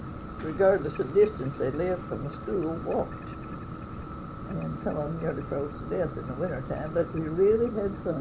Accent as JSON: {"language": "English", "country": "United States", "tie": "born there", "said": "I was born in 1914 in the Hydro community."}